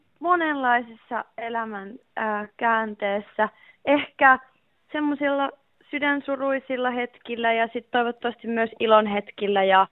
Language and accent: Finnish; Northern Finland, Finland; Vähän pohjoisemmasta Suomesta